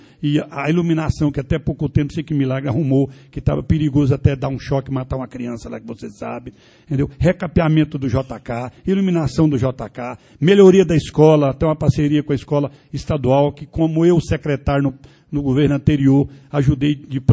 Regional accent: Santa Rosa, Brazil; Amo o JK, amo o JK, amo Bezerra, Santa Rosa, onde eu fui criado, onde eu aprendi a comer em folha de bananeira, quando meu pai me ensinou, e de lá eu vim.

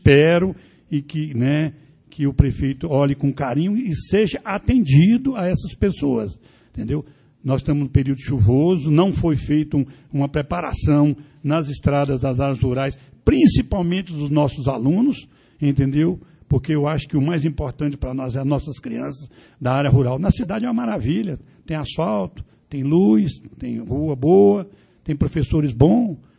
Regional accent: Santa Rosa, Brazil; Amo o JK, amo o JK, amo Bezerra, Santa Rosa, onde eu fui criado, onde eu aprendi a comer em folha de bananeira, quando meu pai me ensinou, e de lá eu vim.

